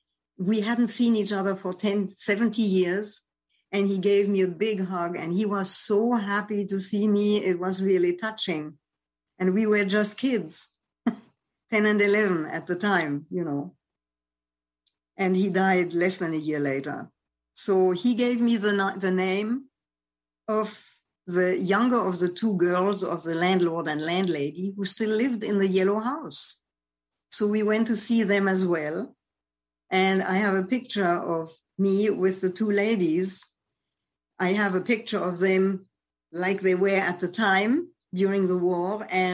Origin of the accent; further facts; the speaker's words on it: France; accent: German; English is a second language; also born or lived in Germany; up in France, which was a very anti-Semitic country and still is. And having a slight German accent in my French, so people were asking me if I were from Alsace or from Belgium or from somewhere else than Paris.